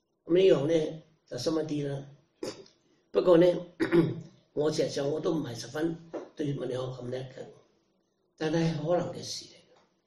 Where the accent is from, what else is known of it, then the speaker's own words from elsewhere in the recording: China; 因为我们中国人将灵和魂混为一谈